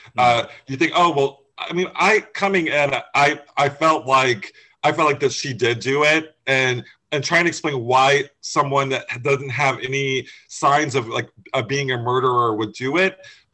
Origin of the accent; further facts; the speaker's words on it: Florida, United States; now in Massachusetts, United States; And I'm not even from Massachusetts, by the way. I'm originally from Florida and I went to college here.